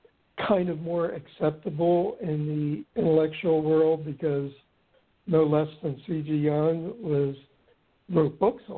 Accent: Malvern, Pennsylvania, United States; there's a Chester Springs, which is an area near where I grew up in Malvern.

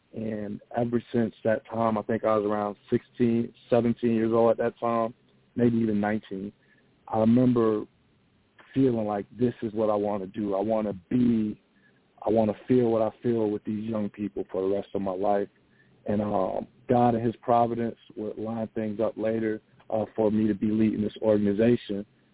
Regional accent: West Palm Beach, Florida, United States; Well, I was born and raised in the Dunbar Village Housing Projects, right off of Tamarind in West Palm Beach.

